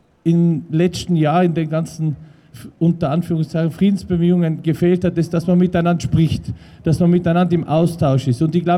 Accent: Innsbruck, Tyrol, Austria; ich bin in Innsbruck geboren und aufgewachsen

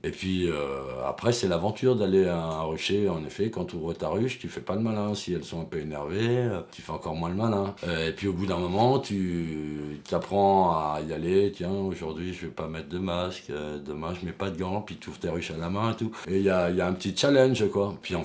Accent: Centre-Val de Loire, France; born there; moved away as an adult; now in Toulouse, France; je suis toulousain, j'ai 50 ans cette année et je suis né en Touraine, je suis arrivé à Toulouse à l'âge de 25 ans.

